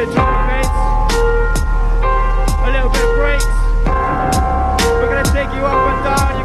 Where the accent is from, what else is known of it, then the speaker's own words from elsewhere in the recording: Lewisham, London, United Kingdom; Yeah, we're called … We're from London, we're from Lewisham.